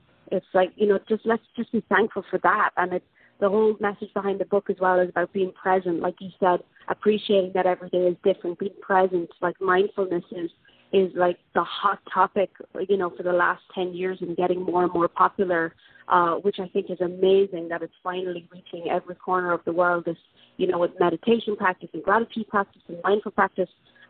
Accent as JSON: {"language": "English", "country": "Ireland", "tie": "born or raised there", "lives_now": "Honduras", "said": "like I'm originally from Ireland, so I grew up very different to how my children are growing up with me in Honduras."}